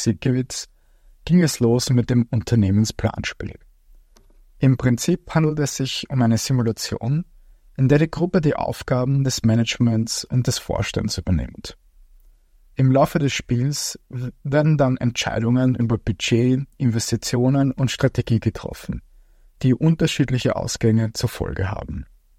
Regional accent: Austria; Vor allem als Österreicher heute hier zu sprechen, ist eine unglaubliche Ehre für mich.

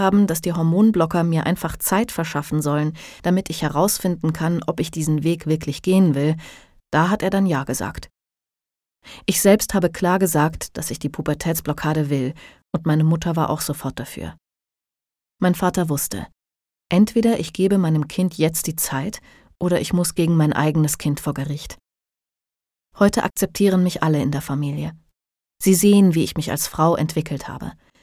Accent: Brazil; moved away; In meiner Heimat Brasilien wäre es unmöglich gewesen, dass ich als Mädchen hinausgegangen wäre.

